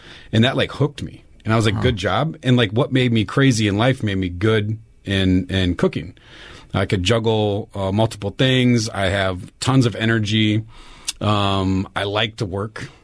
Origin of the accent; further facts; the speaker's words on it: Minneapolis, Minnesota, United States; I grew up in Minneapolis over on the south side as a child, moved around a lot, ended up on like in the West Metro area.